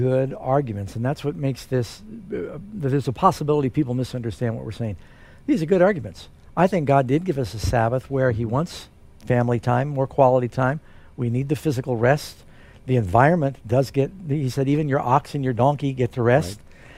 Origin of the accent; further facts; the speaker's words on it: Deep South, United States; I had basically gone back in time more than 50 years when I was young growing up in the Deep South.